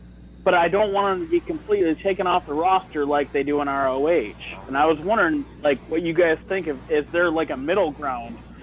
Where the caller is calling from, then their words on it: Toledo, Ohio, United States; from Toledo.